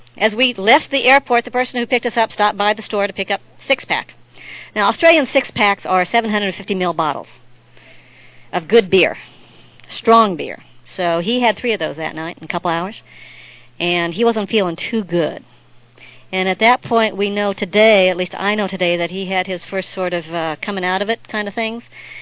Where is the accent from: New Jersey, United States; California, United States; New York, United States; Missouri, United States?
California, United States; Los Angeles; I come from Los Angeles, the sort of the western part